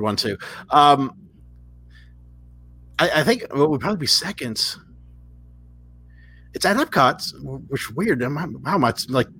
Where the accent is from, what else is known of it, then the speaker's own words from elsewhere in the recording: Texas, United States; I'm from Texas. And, like, it reminded me of home a little bit.